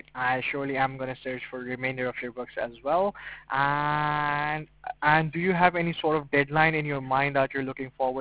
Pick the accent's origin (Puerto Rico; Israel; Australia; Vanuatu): Puerto Rico; now in United States; Nope, I'm from Puerto Rico.